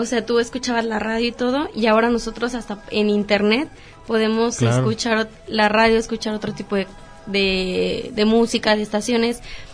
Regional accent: Silao, Guanajuato, Mexico; tener que ir hasta León a comprarlo porque pues yo soy de Silao

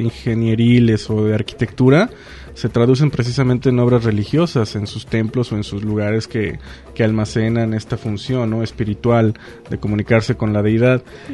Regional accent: Mexico; solamente nos vamos a centrar en la arquitectura católica, que es como que la que nos más identifica como mexicanos

